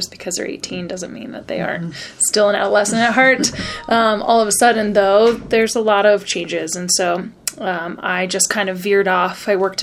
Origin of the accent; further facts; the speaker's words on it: East Coast, United States; now in Colorado, United States; I mean, I grew up on the East Coast, and so that is still instilled, right?